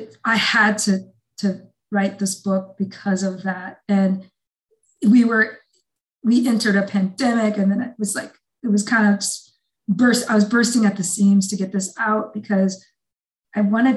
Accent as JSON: {"language": "English", "town": "Des Moines", "region": "Iowa", "country": "United States", "tie": "born or raised there", "said": "from Jackson, Mississippi to Kansas, and then to Des Moines, Iowa. That's why I was raised in Iowa."}